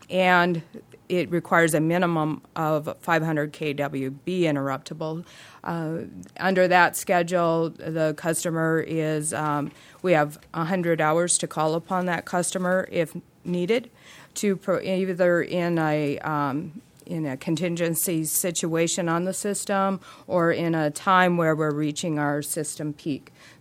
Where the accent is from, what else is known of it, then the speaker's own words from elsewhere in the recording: McKenzie, United States; I grew up in McKenzie, so I'm very familiar with all of the names we've talked about.